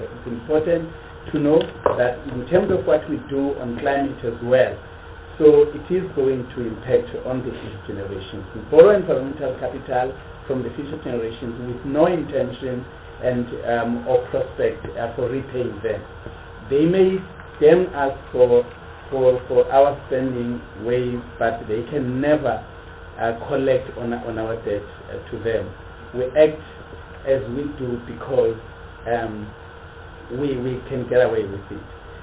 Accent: Bizana, Eastern Cape, South Africa; I come from Bondo land, the land of Amambondo in Bizana.

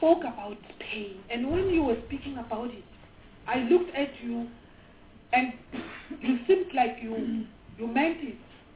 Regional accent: South Africa

